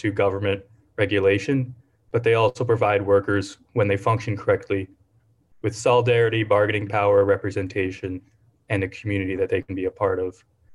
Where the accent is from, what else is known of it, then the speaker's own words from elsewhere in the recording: New York, United States; Obviously, I'm from New York, so I have that familiarity with New York and big cities in general